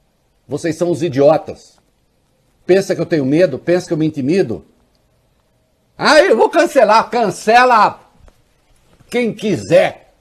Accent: Bonn, North Rhine-Westphalia, Germany; accent: Bonn; Portuguese is a second language; O olho bem, o meu é de Bonn, tá? Que é a capital da antiga Alemanha Ocidental.

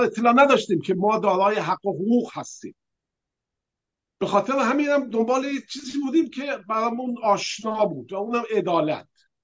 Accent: Iran; همه اینها هیچ کدوم افتخاری نبود که بشی من ایرانی هستم و اینم بکراند منه

